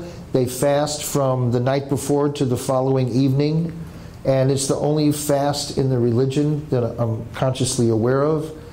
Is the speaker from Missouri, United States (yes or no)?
yes; St. Louis, Missouri, United States; born there; now in New Jersey, United States; No, actually I was born in St. Louis, Missouri. Moved around the country a lot. Moved to New Jersey in 1966 when I was a senior in high school.